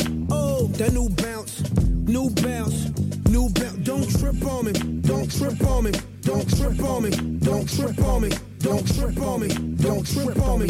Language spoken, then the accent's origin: English; Compton, California, United States; I make it rain in Compton like it's a strip club. I grew up in Santana Block, that's where the Crips was.